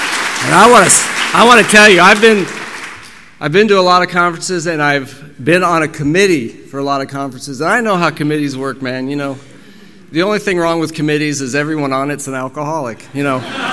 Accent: Tallahassee, Florida, United States; I am from Tallahassee, Florida. Boy, it's good to be here.

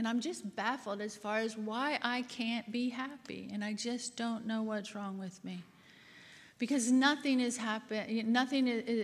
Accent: Australia; my father's Australian, my mom's American, so that makes me half and half. And I was raised in Australia

